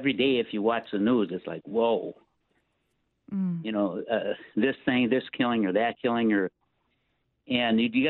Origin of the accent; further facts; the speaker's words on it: Eagle River, Wisconsin, United States; Then I'm from Eagle River, Rhinelander, Northern. That's where I was born and raised.